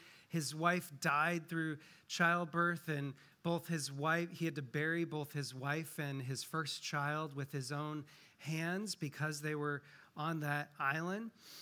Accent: Washington, United States; I grew up in a small town that was just surrounded by wheat fields.

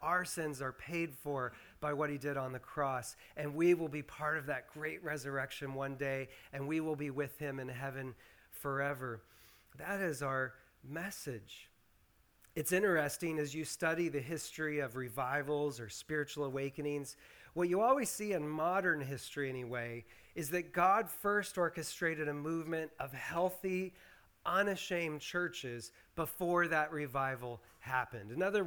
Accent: Prescott, Washington, United States; But I grew up 30 minutes from there in a little tiny town called Prescott.

